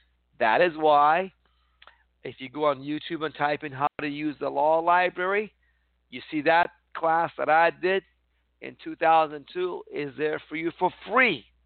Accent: Iran; now in United States; I came to America from Iran, from a country where we had no freedom. And growing up as a Jewish kid

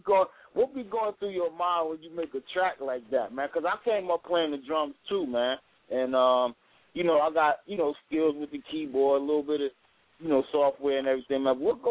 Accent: New Jersey, United States; Now, I'm from up north. I'm from Jersey.

